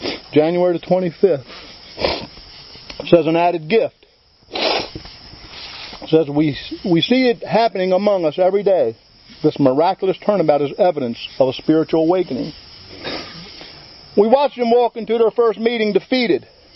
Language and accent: English; Baltimore, Maryland, United States; I'm an addict from Baltimore.